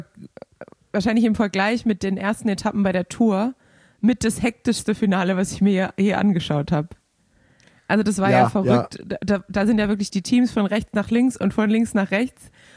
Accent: Cologne, North Rhine-Westphalia, Germany; als Kölner ja

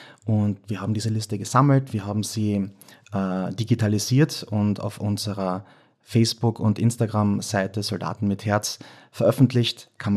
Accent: Carinthia, Austria; wie man am Dialekt erkennen kann, bin ich aus Kärnten.

